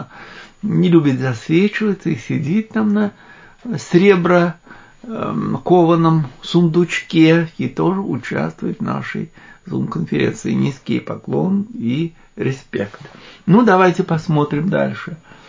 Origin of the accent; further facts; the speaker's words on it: Moscow, Russia; Мы, москвичи, не можем при всем желании похвалиться.